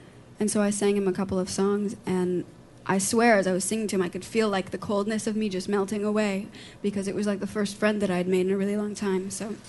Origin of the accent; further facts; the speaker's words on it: New York, United States; I came out to California for a year because I'm from New York, and I came out to California for a year to go to school